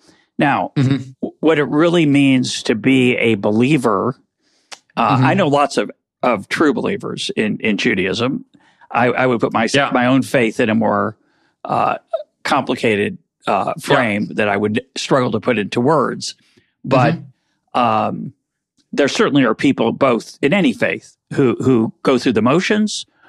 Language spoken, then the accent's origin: English; United States; I spent 66 years growing up in America, where religion is obviously more prevalent.